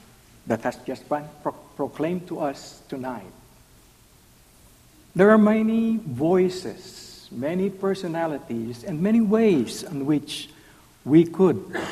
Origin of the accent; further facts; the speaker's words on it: Philippines; Growing up in the Philippines, Good Friday is one of the most solemn days that you could experience